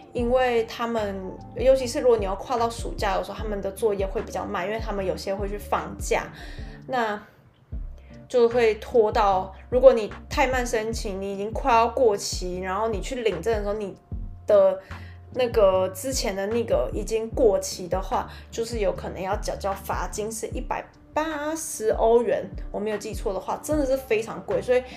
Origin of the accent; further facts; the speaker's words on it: Taiwan; now in France; 因为我从台湾来法国的时候就带了超多的证件照